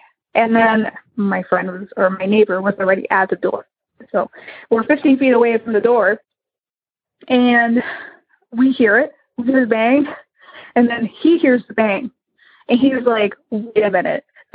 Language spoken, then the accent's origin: English; Illinois, United States; I am from Illinois.